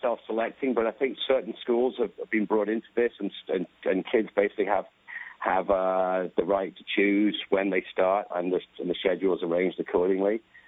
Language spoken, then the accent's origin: English; United Kingdom; as you can probably tell, I'm British.